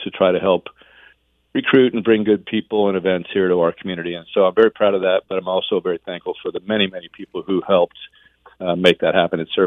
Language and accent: English; Jasper, United States; And I grew up in Jasper, so very sports-oriented community there as well.